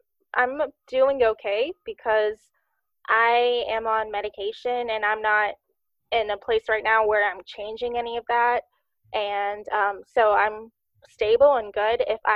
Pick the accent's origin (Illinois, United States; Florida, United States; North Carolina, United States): North Carolina, United States; moved away as an adult; now in Mobile, United States; I'm currently in Mobile, Alabama. I grew up in North Carolina, and then I moved here about a year ago because my boyfriend started residency here.